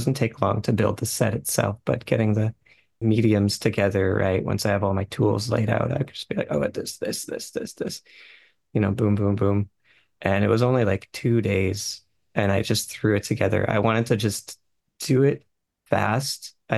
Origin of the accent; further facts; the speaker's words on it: New England, United States; We're both from New England, actually. So we had a lot of similar experiences and driving around as kids in Connecticut